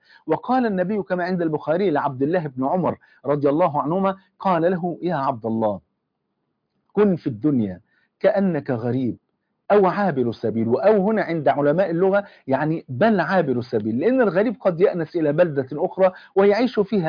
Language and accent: Arabic; Egypt; عندنا في مصر عند كوبري الجامعة في إحدى السنوات